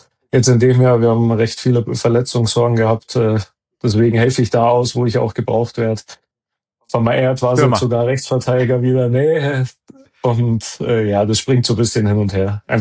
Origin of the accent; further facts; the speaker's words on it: Munich, Bavaria, Germany; Ja, München ist natürlich meine Heimat, die Heimat von meiner Frau.